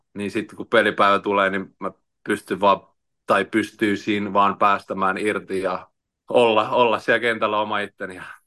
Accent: Tampere, Pirkanmaa, Finland; Annalasta myös, mistä mä oon kotoisin Tampereella

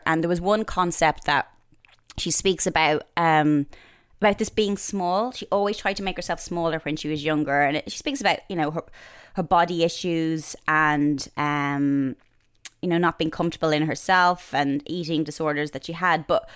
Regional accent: Ireland; now in London, United Kingdom; I love living here because I feel when I grew up in Ireland, I lived a very sheltered life in some way. I didn't really know many people with other religions or from different backgrounds. You come to London, you see that.

